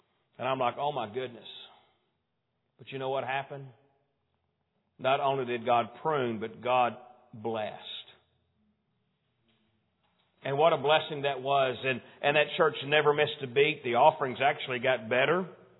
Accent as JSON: {"language": "English", "region": "Texas", "country": "United States", "said": "And I pastored up in Colorado for about 4 years. And I called it the mission field because I'm from Texas."}